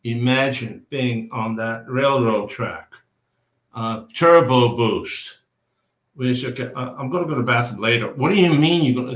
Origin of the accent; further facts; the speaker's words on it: Transylvania, Romania; first language Hungarian; also born or lived in Hungary; I was born and raised in Transylvania, which is Romania, but it used to be Hungary, Hungarian speaking, and so on.